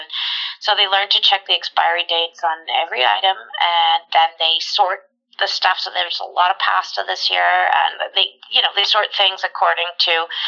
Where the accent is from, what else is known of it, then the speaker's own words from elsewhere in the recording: Montreal, Quebec, Canada; I know that I'm from Montreal